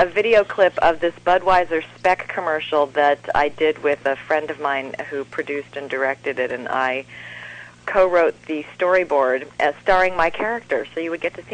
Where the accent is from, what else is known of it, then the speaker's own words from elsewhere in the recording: Arlington, Virginia, United States; born there; also born or lived in San Francisco / Honolulu, Hawaii; I was born in Arlington, Virginia.